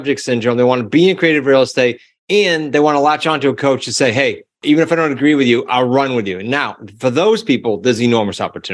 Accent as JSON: {"language": "English", "region": "New England", "country": "United States", "said": "And we're from New England, so we are blunt."}